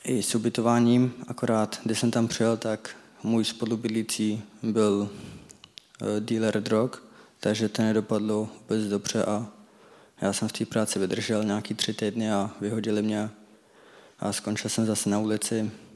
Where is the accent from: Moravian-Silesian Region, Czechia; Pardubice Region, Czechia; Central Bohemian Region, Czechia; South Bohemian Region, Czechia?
Central Bohemian Region, Czechia; Benátky nad Jizerou; a pocházím z Benátek nad Jizerou. Jsem z adoptivní rodiny, mám křesťanskou rodinu, takže Boha znám už od malička